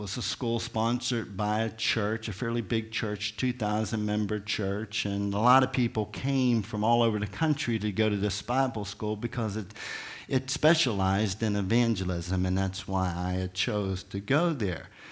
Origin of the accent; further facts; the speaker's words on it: Pittsburgh, Pennsylvania, United States; moved away as an adult; As most of you know, and if you don't know, I was born and raised in Pittsburgh. I left here in 1969 to join the Army